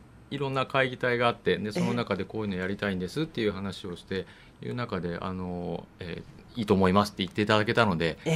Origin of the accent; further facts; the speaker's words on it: Gifu, Japan; 岐阜県のなんですけど